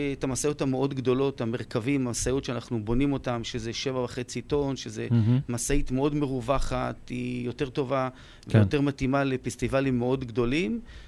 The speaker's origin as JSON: {"language": "Hebrew", "town": "Tel Aviv", "region": "Tel Aviv District", "country": "Israel", "tie": "born or raised there", "lives_now": "Alfei Menashe, Israel", "said": "מתל אביב, יליד תל אביב, מתגורר באלפי מנשה."}